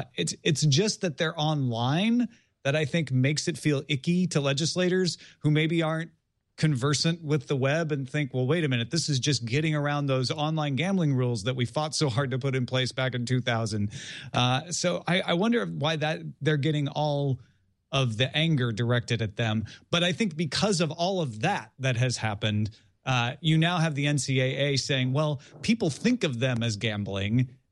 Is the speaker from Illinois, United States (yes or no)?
yes; Illinois, United States; I'm from Southern Illinois, so Mizzou for a lot of my friends and family